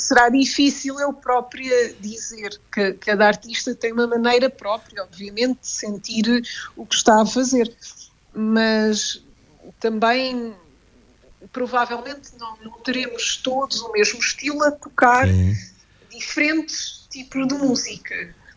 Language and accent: Portuguese; Oeiras, Lisbon, Portugal; Eu vivo em Oeiras, eu sou de Oeiras.